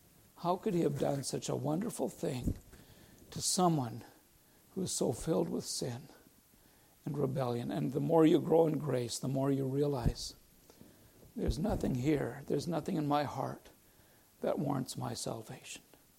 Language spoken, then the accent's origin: English; Canada; born there; The culture that I grew up, I was born in Canada, but you know, have a Mennonite tradition